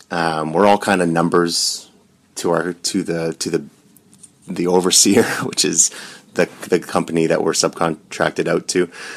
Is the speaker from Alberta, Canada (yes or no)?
no; Nova Scotia, Canada; I'm from Nova Scotia, and I took 5 years of post-secondary education here